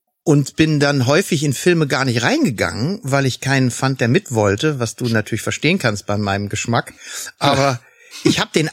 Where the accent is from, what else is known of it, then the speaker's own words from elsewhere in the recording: Saarland, Germany; also born or lived in Niederrhein; ich bin am Niederrhein geboren, bevor es jetzt im Internet wieder Getratsche gibt. Also, ich bin im Saarland aber leider aufgewachsen. Und in Saarbrücken habe ich meine Ausbildung gemacht bei der Zeitung.